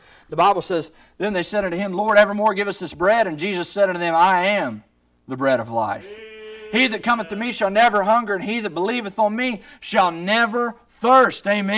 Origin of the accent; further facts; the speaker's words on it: West Virginia, United States; I'm from West Virginia.